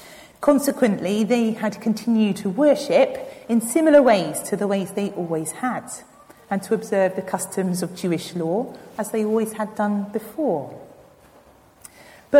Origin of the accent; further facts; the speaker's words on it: London, United Kingdom; born there; I'm currently a vicar. I used to be a teacher. I'm British. I was born in London. I'm reasonably educated.